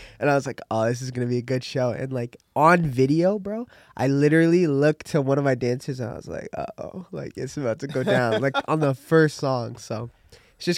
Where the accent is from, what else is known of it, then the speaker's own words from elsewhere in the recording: Toronto, Ontario, Canada; So, originally, we grew up in Toronto. We were Jarvis and Dundas area.